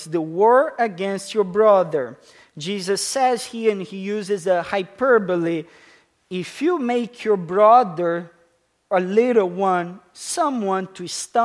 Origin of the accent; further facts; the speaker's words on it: Canada; God, I am from Canada. Healthcare for all, housing for all, food for all, job for all, vacation for all.